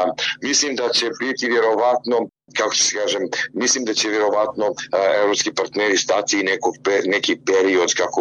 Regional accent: Montenegro; prije svega na sjeveru Crne Gore, odakle sam ja

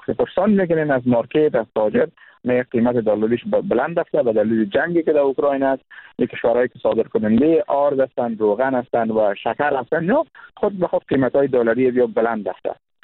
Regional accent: Kunduz, Afghanistan; ما هم جزء از افغانستان هستیم، مردم قندوز متضررتر خواهد شدیم

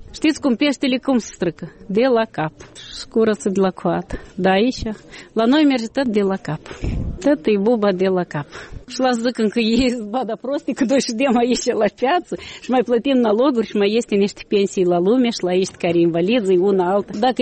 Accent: Moldova; мândрие că eu sunt din Moldova.

